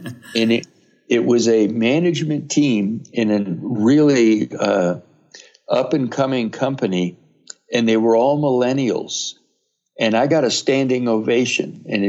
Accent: Miami, Florida, United States; I was just a typical kid, mm-hmm. you know, growing up, and left, joined the military.

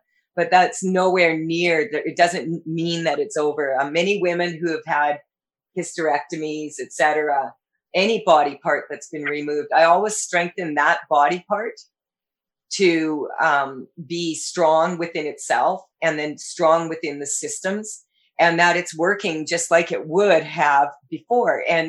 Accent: Saskatchewan, Canada; I was raised on football in Saskatchewan.

